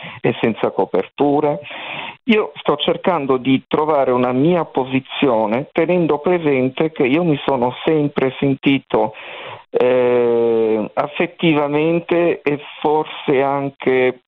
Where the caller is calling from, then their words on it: Luxembourg; also born or lived in Spain; io sto chiamando dall'estero, sono italiano